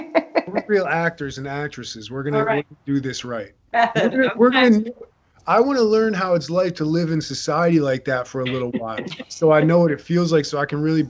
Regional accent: Upper Dublin, Pennsylvania, United States; Upper Dublin.

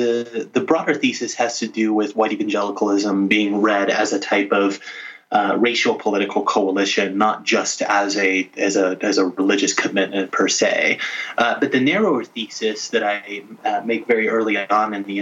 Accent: Little Rock, Arkansas, United States; I grew up in Little Rock, Arkansas. So like we had not just the Central High like integration battle that a lot of people read about in their high school history textbooks

